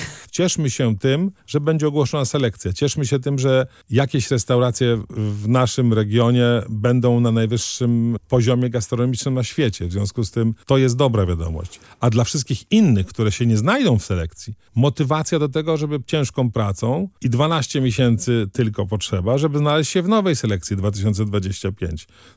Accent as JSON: {"language": "Polish", "region": "Pomeranian Voivodeship", "country": "Poland", "said": "Jestem jako Pomorzanin dumny z tego, że przewodnik wchodzi na Pomorze."}